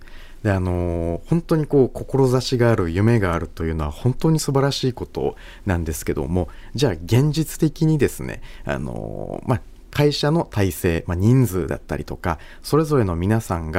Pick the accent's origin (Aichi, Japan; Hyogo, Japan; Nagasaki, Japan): Nagasaki, Japan; はい、長崎県出身でございます